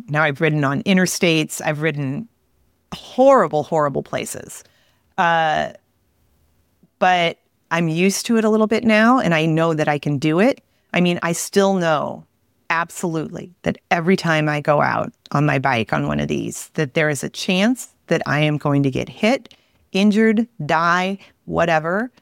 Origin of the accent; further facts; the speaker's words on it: Midwest, United States; And I grew up in the Midwest. I understand the Midwest. I understand farms and farm roads.